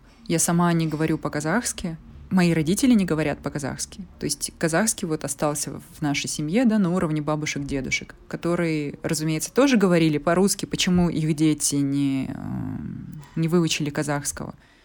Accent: Washington, United States; Я приехала из Вашингтона

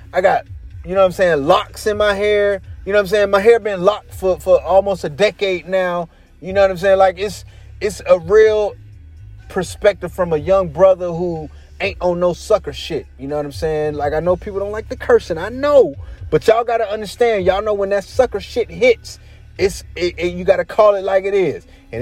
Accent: Jacksonville, Florida, United States; I'm born and raised in Duval County, USA. Born and raised down here. I went to this apostolic church on the north side.

